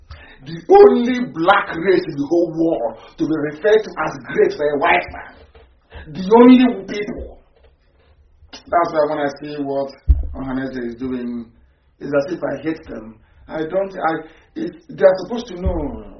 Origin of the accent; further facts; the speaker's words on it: Nigeria; How can you be developed as a Nigerian? How? I ask.